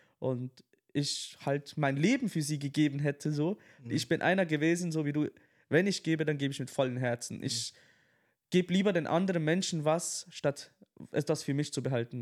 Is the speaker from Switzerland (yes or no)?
yes; Switzerland; now in Dortmund, Germany; Also ich bin ursprünglich aus der Schweiz.